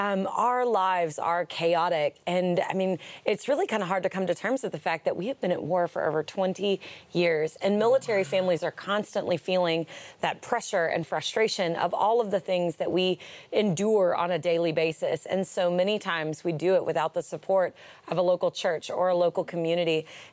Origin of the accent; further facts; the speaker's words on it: the South, United States; So I grew up in the South, and we grew up kind of around the church